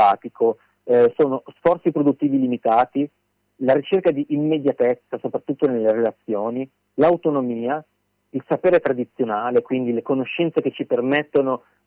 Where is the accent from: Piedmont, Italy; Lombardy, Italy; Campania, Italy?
Lombardy, Italy; Milan; essendo nato e cresciuto in una grande città, sono di Milano